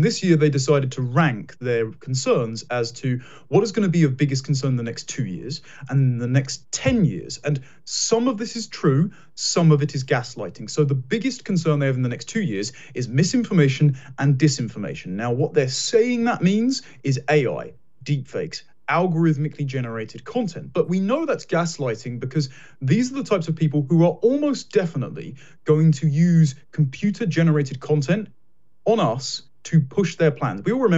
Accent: United Kingdom; as a Brit

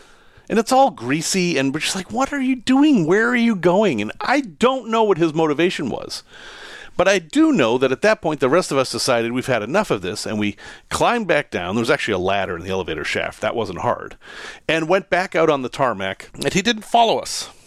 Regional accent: Salem, Massachusetts, United States; for most of my childhood growing up in Salem, this was no man's land. It was abandoned.

